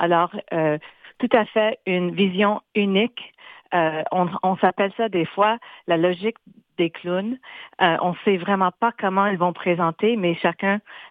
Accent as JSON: {"language": "French", "region": "Manitoba", "country": "Canada"}